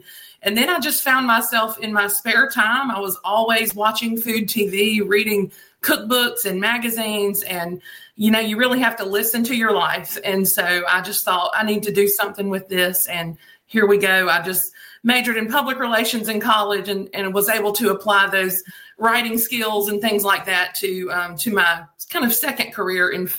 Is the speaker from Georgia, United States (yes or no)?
yes; Blythe, Georgia, United States; also born or lived in Jeffersonville; Well, I have roots in a little town called Blythe, Georgia, right outside of Augusta, and also in Jeffersonville, Georgia, and that's about 30 miles south of Macon.